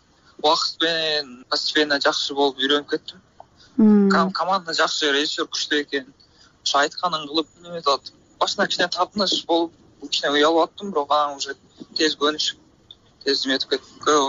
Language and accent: Kyrgyz; Astana, Kazakhstan; also born or lived in Kara-Kulja, Kyrgyzstan; Мен өзү Кыргызстандан, Оштон, Каракулжадан. А бирок мен Астанада, Казакстанда туулгам, ошол жакта окугам, 20 толдум жакында.